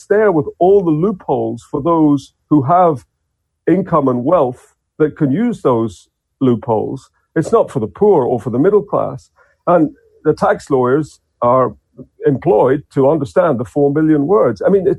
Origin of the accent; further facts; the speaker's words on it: Ireland; now in Australia